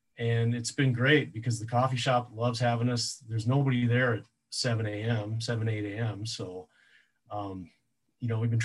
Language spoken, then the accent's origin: English; Minnesota, United States; Well, from Minnesota, so I'm not from Utah originally, but my wife, I met up in Alaska doing seasonal work. So her family's all here. So I've been here about 5 years now.